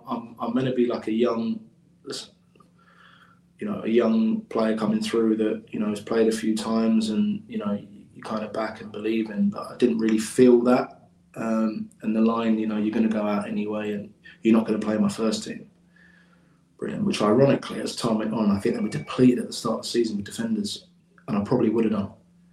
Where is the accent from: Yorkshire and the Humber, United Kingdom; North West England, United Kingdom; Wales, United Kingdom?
Wales, United Kingdom; I consider myself as Welsh. I mean, I spent every summer holidays back there at my nan's. My mum's obviously full Welsh. My mum lives back there now.